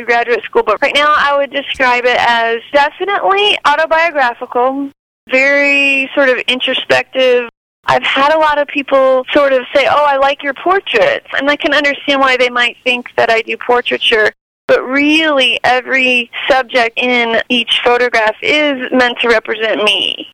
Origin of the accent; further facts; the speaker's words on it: Illinois, United States; now in Austin, United States; Yeah. I am originally from Illinois, where I grew up, where my mom lives, and I got a bachelor's degree in graphic design and fine art, moved to St. Louis for a little while